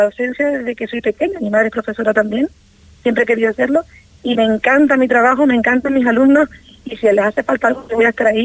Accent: Gran Canaria, Canary Islands, Spain; now in Fuerteventura, Spain; Yo no soy de Fuerteventura, soy de Gran Canaria. Pero ya llevo 5 años aquí

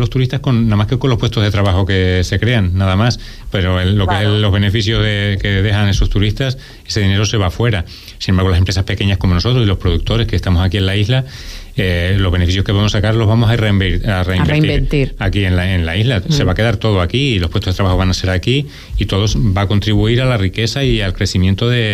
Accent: Agua de Bueyes, Canary Islands, Spain; además, somos los dos de Agua de Bueyes

